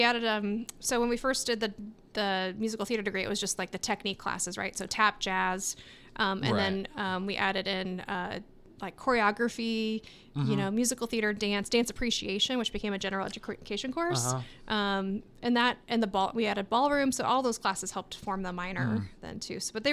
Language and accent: English; Iowa, United States; And I'm from Iowa.